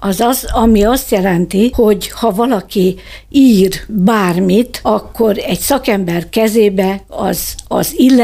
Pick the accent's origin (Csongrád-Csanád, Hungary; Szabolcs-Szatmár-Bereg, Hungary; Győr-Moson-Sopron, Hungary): Csongrád-Csanád, Hungary; Szeged; born there; moved away as an adult; now in Kiskunhalas, Hungary; Szegeden születtem, és 1975-ben kerültem ide Kiskunhalasra a férjem által